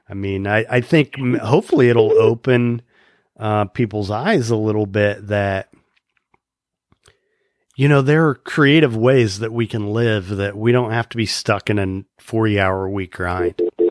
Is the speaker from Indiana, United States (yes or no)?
yes; Indiana, United States; now in South Florida, United States; I mean, I'm a Midwesterner. I grew up in Indiana, and that's kind of like a whole other level of work ethic there.